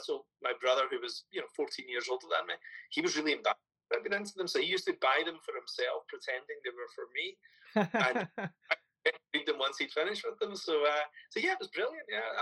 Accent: Scotland, United Kingdom; As a Scottish guy, you know, I live in the UK, and my plan was British comics

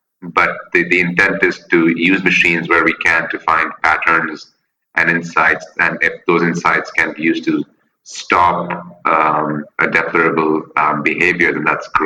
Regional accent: India; also born or lived in United States / Europe / Asia; I was born and raised in India. I went to the U.S. to go to school, and you know, spent time in Europe and now Asia, and back and forth.

